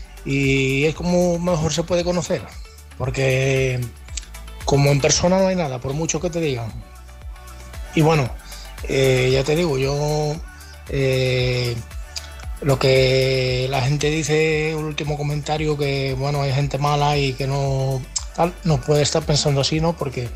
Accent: Galicia, Spain; Soy gallego, pero tengo una larga trayectoria viajando por Sudamérica y todos los países de Centro Europa y demás.

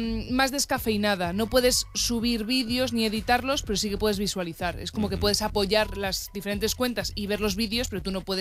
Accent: Spain; Yo soy español.

